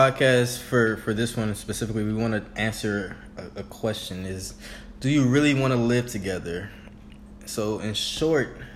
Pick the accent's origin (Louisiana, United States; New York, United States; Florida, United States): Louisiana, United States; I'm from Louisiana. So, I'm a small-town guy. But just a little background about us. We met in college down in New Orleans.